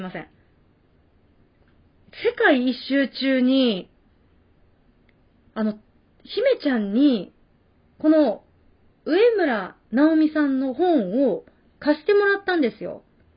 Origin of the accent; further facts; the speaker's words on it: Tsushima, Nagasaki, Japan; 私のそのふるさとの対馬とかだとどこでしてもいいの。本当にどこでしても。